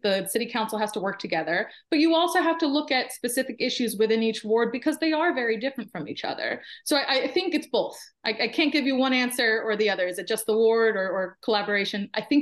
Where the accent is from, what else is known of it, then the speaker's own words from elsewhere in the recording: Connecticut, United States; born there; My older brother was born in California. I was born in Connecticut. My younger brother was born in Florida. So you can kind of get an idea of how much I really moved around as a kid. I consider Connecticut home base.